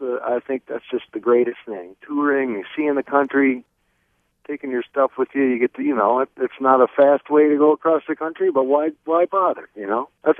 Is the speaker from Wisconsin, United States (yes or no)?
yes; Menomonee Falls, Wisconsin, United States; I grew up riding bikes in the Kettle Moraine outside of Menominee Falls and Hubertus and such